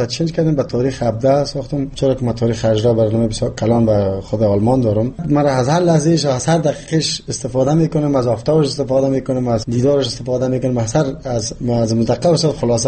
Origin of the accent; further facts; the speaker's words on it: Jalalabad, Nangarhar, Afghanistan; born there; اگر من خودم یک تاجیک و کس پنشیر، پدر مادرم از پنشیر است، ولی من در جلال‌آباد تولد شدم. ولی من افتخار میکنم هر دوی زبان بر من زبان مادریم است.